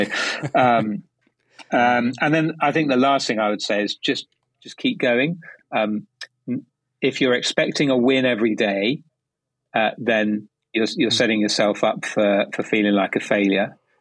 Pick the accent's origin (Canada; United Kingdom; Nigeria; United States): United Kingdom; it is now, because I'm British and apparently I get to say what the words are.